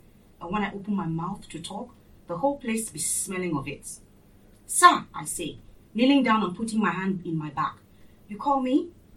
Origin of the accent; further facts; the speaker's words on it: Lagos, Nigeria; I was brought up in Lagos, Nigeria, which is in West Africa